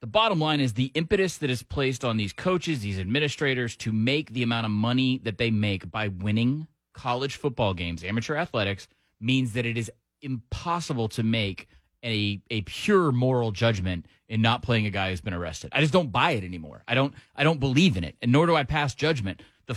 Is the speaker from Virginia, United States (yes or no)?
no; Macon, Georgia, United States; because I'm from Georgia, to me it's more palatable.